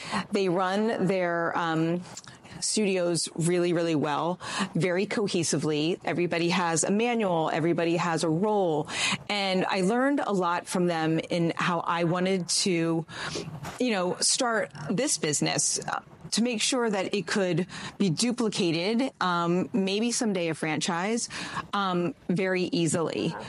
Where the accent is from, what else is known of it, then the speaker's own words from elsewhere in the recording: Pennsylvania, United States; now in Annapolis, United States; So I'm from Pennsylvania originally, moved to Annapolis long time ago